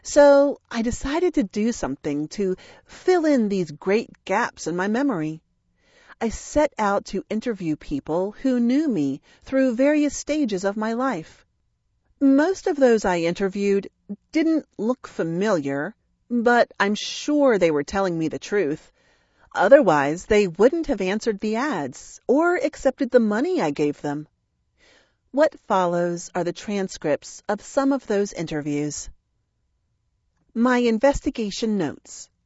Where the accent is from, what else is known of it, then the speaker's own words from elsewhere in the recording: Metairie, Louisiana, United States; I was born in Jefferson Parish, Louisiana, at Ochsner Hospital, January 26, 1958. I lived in a house on Herring Road in Metairie until I was, let's say 8 or 9, maybe 10.